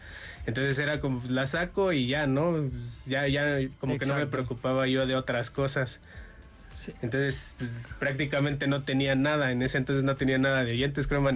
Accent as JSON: {"language": "Spanish", "town": "Cuautitlán Izcalli", "region": "State of Mexico", "country": "Mexico", "said": "Yo soy de el Estado de México. Soy de Cuautitlán Izcalli."}